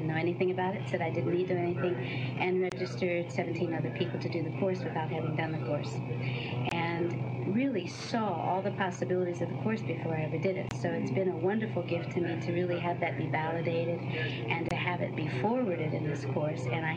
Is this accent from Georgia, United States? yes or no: yes; Atlanta, Georgia, United States; and I'm from Atlanta, Georgia.